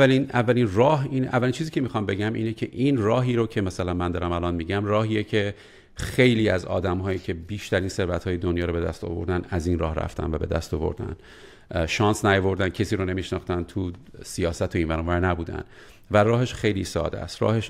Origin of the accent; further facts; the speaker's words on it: Iran; moved away; من از موقعی از ایران اومدم فکر کنم 17 سال شده از ایران برنگشتم،